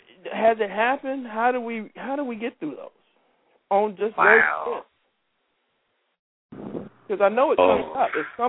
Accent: the South, United States; But where we move from, we're from the South, so it's cheaper.

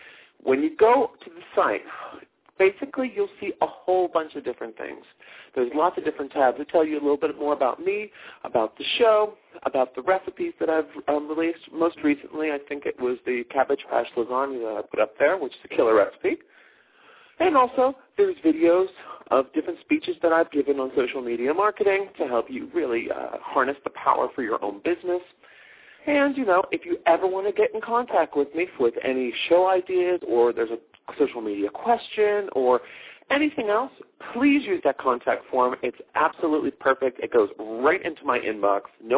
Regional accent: Pittsburgh, Pennsylvania, United States; Anytime I hear that theme song, I always am transported back to the time when I was growing up in Pittsburgh.

